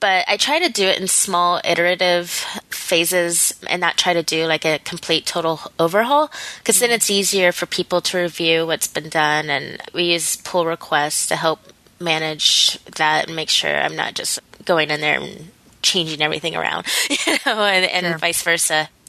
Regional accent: Nashville, Tennessee, United States; also born or lived in Memphis; now in San Francisco, United States; Before that, I was in Memphis. I've lived there for 5 years, and my hometown is Nashville. I moved out here for a job, and I'm pretty happy in San Francisco.

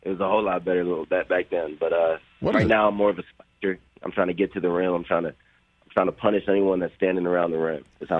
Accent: Austin, Texas, United States; I was from Austin, but it wasn't like they came and started recruiting me early

